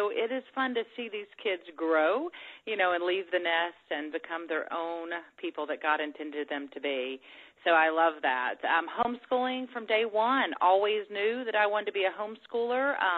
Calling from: Atlanta, Georgia, United States; I am in Atlanta, Georgia, and we had some big rains, but things are looking okay this morning.

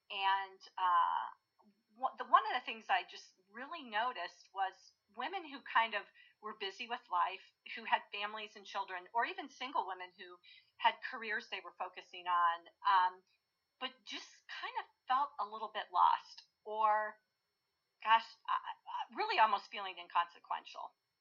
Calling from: Concord Township, Ohio, United States; Actually, Northeast Ohio in a little township called Concord Township, Ohio.

